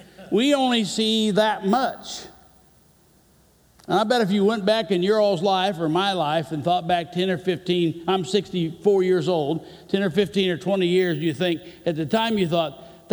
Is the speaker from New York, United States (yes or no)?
no; Kansas City, Missouri, United States; I was from Kansas City. My mother said, there's nothing good in St. Louis. Why would you want to do that? Lifetime Kansas Cityan, right?